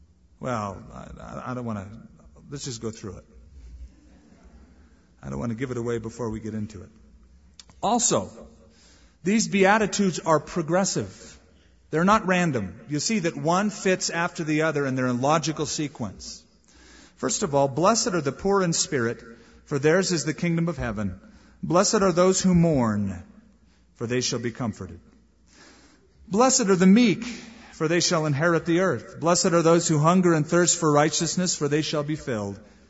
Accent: California, United States; moved away; Now, I came from Southern California, where by this time Christian music was fully developed and there were lots of recording agencies and studios.

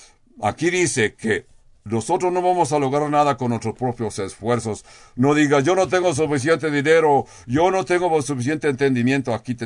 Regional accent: California, United States; moved away as an adult; now in Albuquerque, United States; Yo vine de California, muy jovencito, recién casado

